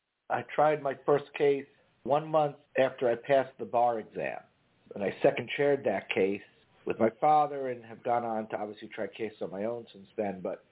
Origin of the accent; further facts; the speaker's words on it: Miami, Florida, United States; I'm a kid born and raised in Miami, Florida. I went away for college. I came back for law school.